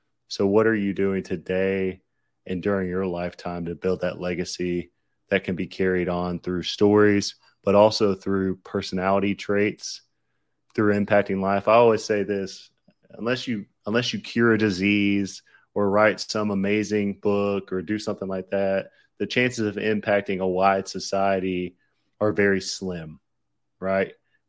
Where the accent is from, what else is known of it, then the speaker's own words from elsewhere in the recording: the South, United States; accent: Southern; there's my Southern accent coming out